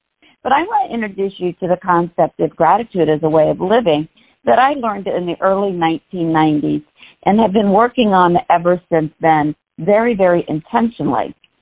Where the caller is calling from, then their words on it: Alabama, United States; I am calling in from Alabama this morning. So it is 7 a.m. here this morning.